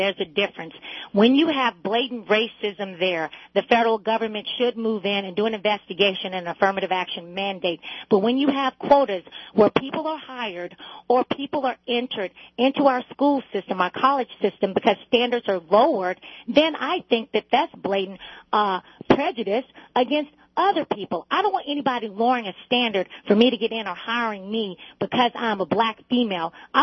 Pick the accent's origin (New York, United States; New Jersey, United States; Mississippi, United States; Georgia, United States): Mississippi, United States; the state of Mississippi, when I was born, taught me, and that's where I'm from, Mississippi, that I am an American first, and I just happen to be black.